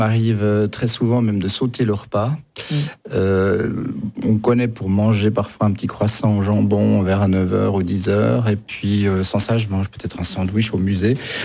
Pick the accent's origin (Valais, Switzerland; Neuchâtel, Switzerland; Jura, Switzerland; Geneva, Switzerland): Neuchâtel, Switzerland; En bon Neuchâtelois, ben par exemple, j'aime bien les tripes à la Neuchâteloise